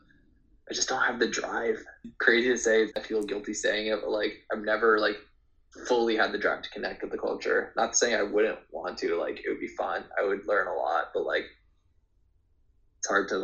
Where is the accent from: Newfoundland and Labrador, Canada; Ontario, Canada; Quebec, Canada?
Quebec, Canada; Montreal; born there; I was born in Montreal, but I didn't move here until, you know, first year of university.